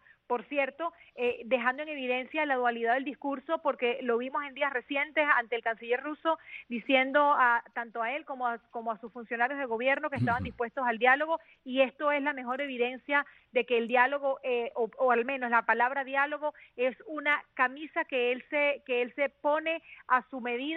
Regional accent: Venezuela

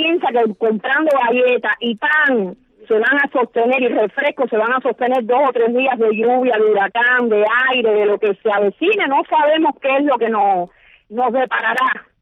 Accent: Havana, Cuba; nosotros somos habaneros, pero no pensamos como los habaneros.

